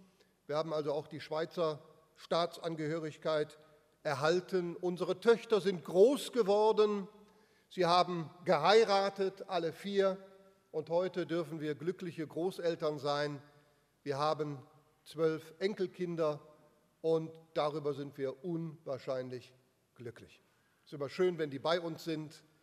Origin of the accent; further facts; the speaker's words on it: Cologne, North Rhine-Westphalia, Germany; Ich komme ursprünglich aus dem Kölner Raum.